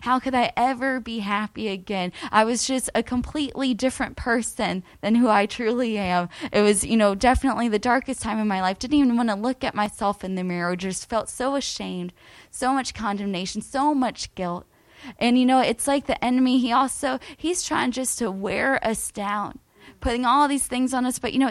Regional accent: Miami, Florida, United States; Well, you know, I grew up in Miami, grew up in a ministry family, passionate about God, just excited about his plan.

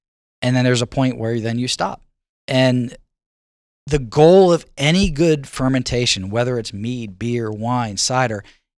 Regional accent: Delaware, United States; And I grew up in Delaware.

